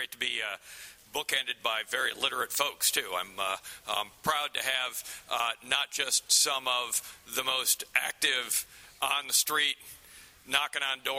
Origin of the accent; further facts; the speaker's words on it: Pittsburgh, Pennsylvania, United States; I mentioned I'm from Pittsburgh. Pittsburgh's known for many things, great things, often determining how things work in the future.